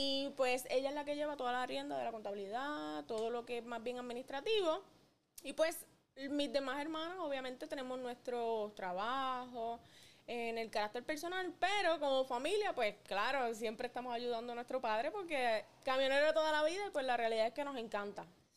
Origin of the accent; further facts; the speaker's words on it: Ponce, Puerto Rico; born there; now in Lajas, Puerto Rico; actualmente resido en Laja, pero nací en Ponce.